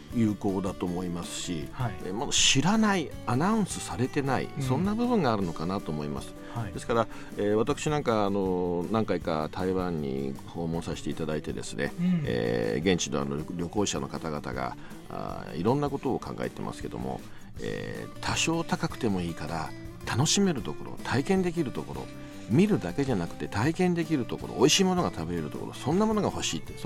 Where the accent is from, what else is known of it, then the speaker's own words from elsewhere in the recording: Kofu, Yamanashi, Japan; 私自身市議の時代から地元甲府市にも開設要請をしているところであります。